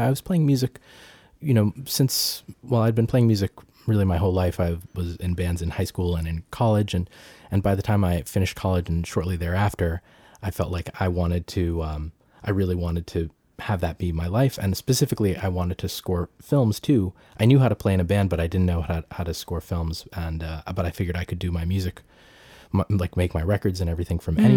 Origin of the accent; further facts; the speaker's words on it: Peabody, Massachusetts, United States; I was at home in the house that I grew up in Massachusetts, Peabody, Massachusetts.